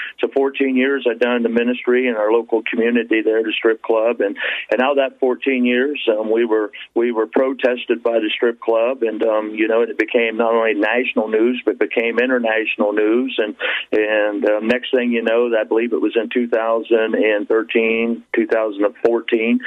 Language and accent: English; Warsaw, Ohio, United States; I'm in Warsaw, Ohio. It's my hometown. It's where I was born and raised.